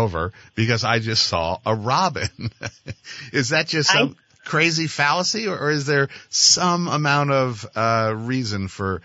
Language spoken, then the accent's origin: English; Pennsylvania, United States; now in Hinesburg, United States; So growing up in Pennsylvania, Jillian, when we saw the first robin, we knew it was spring.